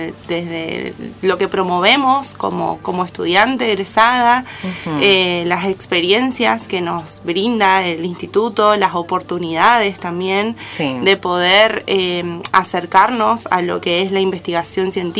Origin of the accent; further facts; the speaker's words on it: Santa Fe, Argentina; now in Misiones, Argentina; Llegué hace muchos años de la provincia de Santa Fe, soy santafesina, sí. Mirá. Así que si se siente la tonada o la mezcla es porque, bueno, estoy un poco adaptada.